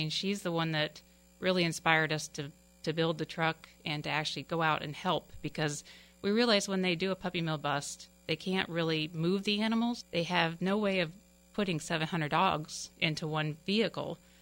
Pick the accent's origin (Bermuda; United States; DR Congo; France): United States; Largo, Florida; also born or lived in St. Petersburg; I grew up in Largo. I was born in St. Pete.